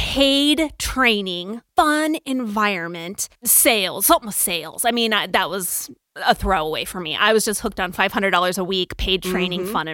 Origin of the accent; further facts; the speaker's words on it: Phoenix, Arizona, United States; And so I took to the local newspaper, the Arizona Republic, because, you know, I grew up in Phoenix, Arizona.